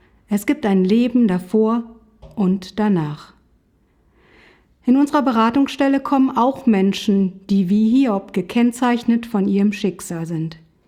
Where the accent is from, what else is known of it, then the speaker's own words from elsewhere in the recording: Hesse, Germany; Vor kurzem war ich in meiner Heimatgemeinde in Nordhessen im Gottesdienst.